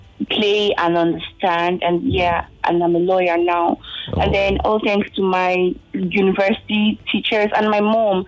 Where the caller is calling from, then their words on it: Kurdu, Ghana; I'm calling from Kurdu.